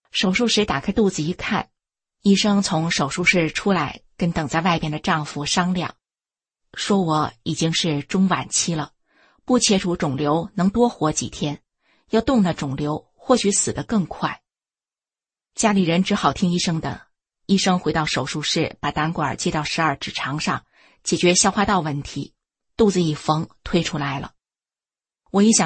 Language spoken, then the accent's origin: Chinese; Shenyang, Liaoning, China; also born or lived in Beijing; 我出生在北京，当年就住在西单的披彩胡同。1958年随父母搬到辽宁沈阳。